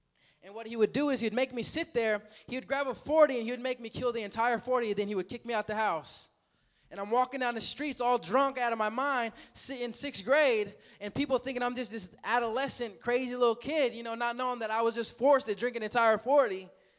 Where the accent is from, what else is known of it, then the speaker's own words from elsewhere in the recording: Montana, United States; And I'm from Montana. You know, if you didn't know, Montana. And so I'm half Native American